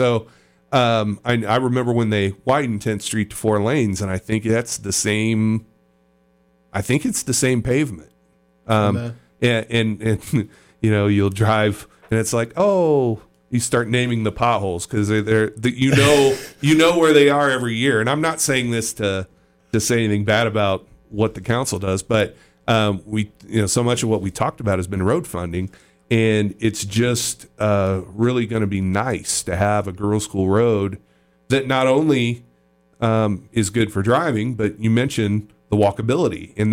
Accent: Farley, Indiana, United States; and I grew up in Farley. I lived on Eleanor in Farley.

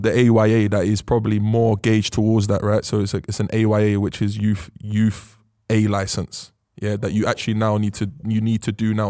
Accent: London, United Kingdom; When I got up there, obviously I'm from London, no one's from London.

